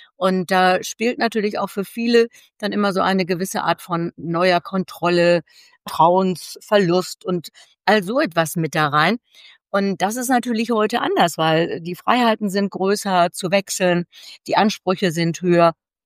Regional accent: North Rhine-Westphalia, Germany; ich bin ja aus dem Ruhrgebiet

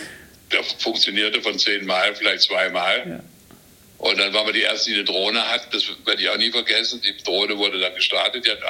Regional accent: Baden-Württemberg, Germany; Und dann ich komme aus Südbaden

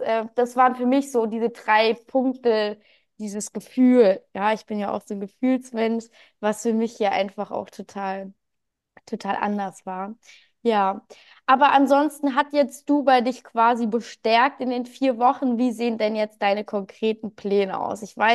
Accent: Frankfurt, Hesse, Germany; Und ich komme ja aus Frankfurt. Jetzt ist Frankfurt natürlich nicht die sicherste Stadt, aber ich sage jetzt mal, Sossenheim ist ja so ein bisschen außerhalb, also es ist jetzt nicht direkt Innenstadt. Und ich bin da aufgewachsen.

